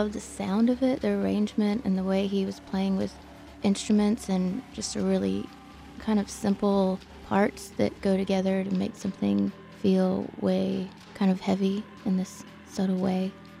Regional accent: Athens, Georgia, United States; I'm a musician from Athens, Georgia.

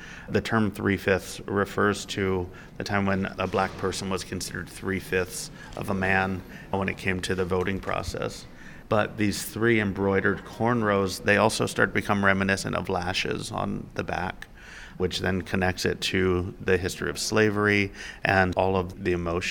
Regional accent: Baltimore, Maryland, United States; I grew up in Southwest Baltimore. It's very working class, blue collar, and black velvet paintings were pretty common in the houses that I grew up in.

